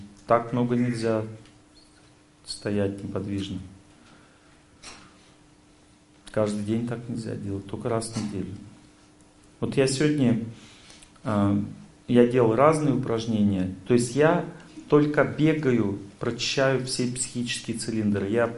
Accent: Chelyabinsk, Chelyabinsk Oblast, Russia; Но я из Челябинска.

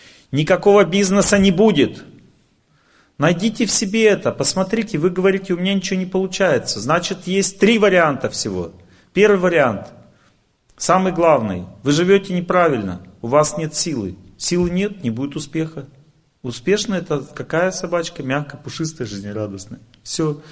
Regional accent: Krasnodar, Krasnodar Krai, Russia; Шел дождь, холодно, я из Краснодара.

